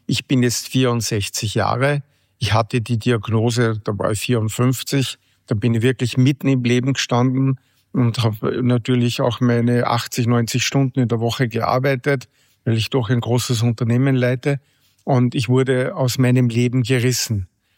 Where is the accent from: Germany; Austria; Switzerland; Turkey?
Austria; Linz, Upper Austria; ich bin ja Linzer